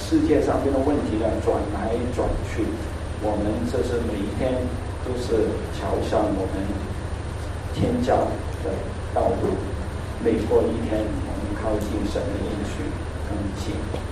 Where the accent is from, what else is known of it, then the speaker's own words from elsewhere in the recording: Hong Kong; 我们在香港看医生呢，不用挂号的，就是排队，下边排队，从来不要预约的，没有这个制度的。